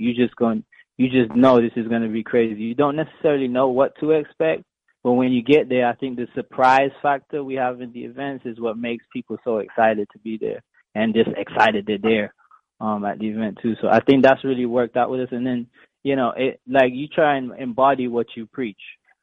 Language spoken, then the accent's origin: English; St. Lucia; I also was raised in a lot of countries and cultures myself. I have a West Indian background. I'm from St. Lucia. My father's from Sri Lanka.